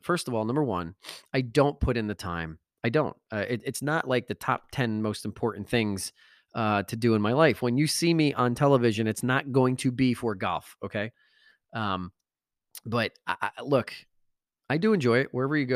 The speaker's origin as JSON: {"language": "English", "region": "New Jersey", "country": "United States", "tie": "born or raised there", "said": "When I was growing up in Northern New Jersey, golf was like, that was for the rich people."}